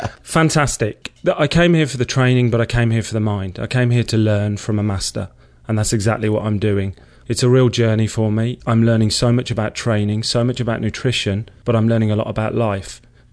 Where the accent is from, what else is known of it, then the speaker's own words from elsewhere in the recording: Solihull, West Midlands, United Kingdom; Okay, I'm from a town called Solihull in the West Midlands in England.